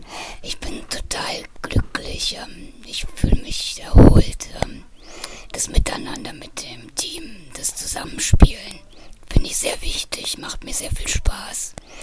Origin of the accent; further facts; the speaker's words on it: Berlin, Germany; ich komme aus Berlin